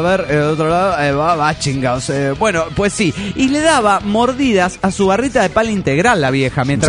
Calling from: Montreal, Quebec, Canada; de Montreal, Canadá.

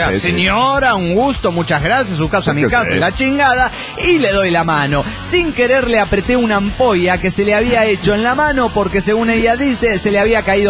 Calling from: Phoenix, Arizona, United States; de Phoenix, Arizona.

